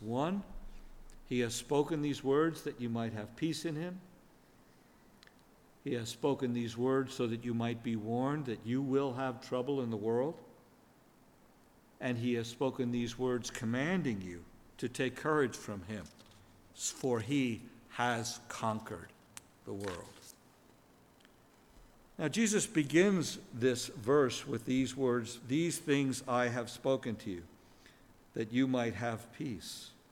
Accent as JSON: {"language": "English", "region": "New Jersey", "country": "United States", "said": "Now, I have a confession to make before I answer to the question. I'm from New Jersey."}